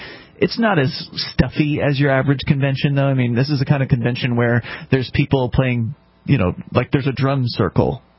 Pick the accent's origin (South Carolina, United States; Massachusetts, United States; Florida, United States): Florida, United States; Actually, we're all up from Florida.